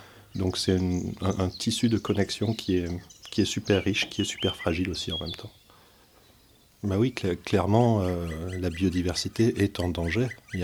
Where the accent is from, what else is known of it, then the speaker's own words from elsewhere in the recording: Provence-Alpes-Côte d'Azur, France; Moi, je viens de Provence. J'étais pas mal dans les Alpes et sur le bassin méditerranéen.